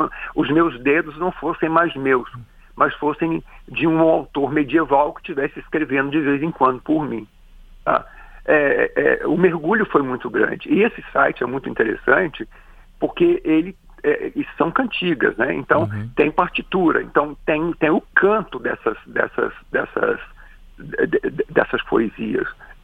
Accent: Minas Gerais, Brazil; Nasceu porque eu presenciei, quando novo, porque eu sou mineiro, procissões de Semana Santa em que as BUs cantavam.

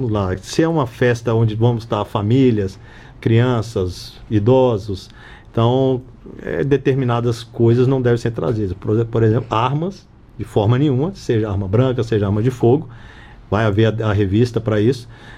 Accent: Brazil; Nós somos brasileiros, pertencemos ao Brasil e somos responsáveis pela história do Brasil.

